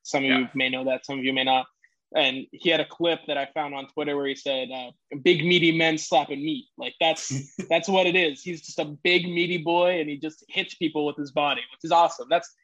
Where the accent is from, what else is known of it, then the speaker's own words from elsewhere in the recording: New England, United States; also born or lived in Texas; I'm from the New England area. Went to Texas.